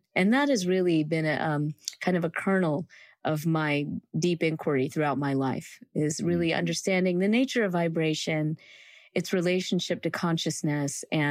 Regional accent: the South, United States; I grew up in the South and I've always loved to sing.

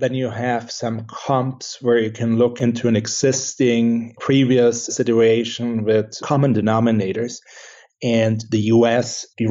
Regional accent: Germany; originally, I'm from Germany.

